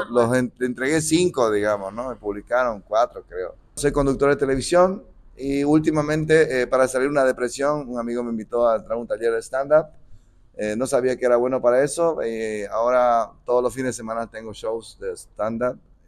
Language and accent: Spanish; Santa Cruz de la Sierra, Santa Cruz, Bolivia; born there; quiere decir que soy nacido en Santa Cruz de la Sierra, boliviano, papá coreano, mamá japonesa. Hubo una mezcla con holandeses por ahí en la familia de mi madre